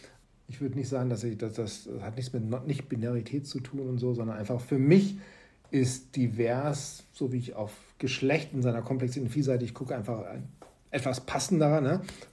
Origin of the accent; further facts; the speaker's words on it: Berlin, Germany; Du, wenn du in Berlin wohnst, da kannst du nicht anders. Ne? Als Berlinerin